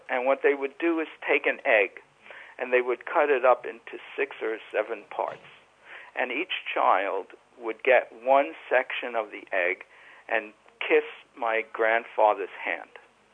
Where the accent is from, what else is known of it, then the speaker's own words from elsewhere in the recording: New York City, New York, United States; I grew up in East New York, Brooklyn.